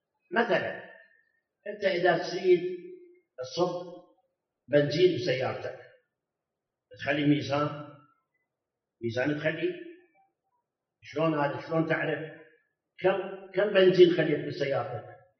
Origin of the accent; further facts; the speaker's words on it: Iraq; الان عندنا بالعراق عامل البنا كل يوم اجره اليوميه ما تشكل عاده 20,000